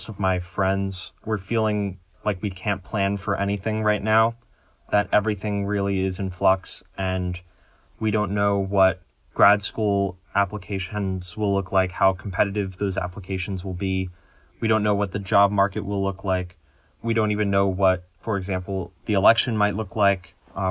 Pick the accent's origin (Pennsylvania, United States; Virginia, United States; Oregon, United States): Pennsylvania, United States; And I'm actually in my hometown in Bucks County right now because I worked as a poll worker in the election